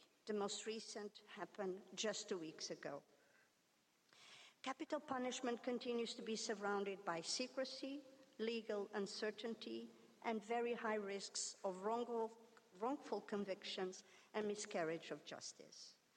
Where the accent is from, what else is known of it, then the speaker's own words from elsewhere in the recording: Portugal; Sendo portuguesa e membro da Comissão